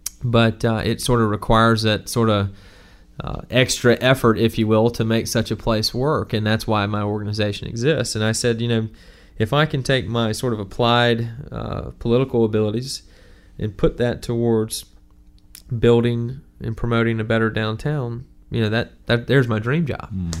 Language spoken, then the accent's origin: English; Tallahassee, Florida, United States; I'm from the Tallahassee area, but I had very little connection to Tallahassee, none to Florida State as I was growing up.